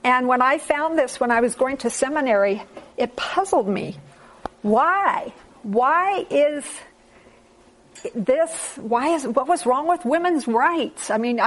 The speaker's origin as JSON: {"language": "English", "country": "Thailand", "tie": "born or raised there", "said": "I was born and reared in Thailand. My parents were missionaries in Thailand for 26 years. I didn't live there for 26 years, obviously, but I spent my whole childhood in Thailand."}